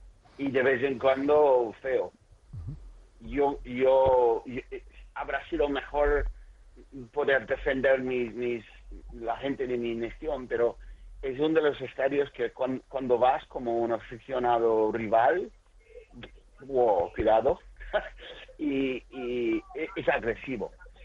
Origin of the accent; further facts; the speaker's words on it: Aberdeen, Scotland, United Kingdom; Spanish is a second language; porque yo soy de Aberdeen